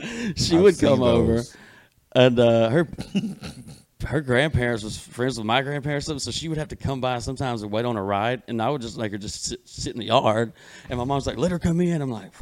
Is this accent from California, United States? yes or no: no; Muscadine, Alabama, United States; Dude, I grew up in Muscadine, Alabama.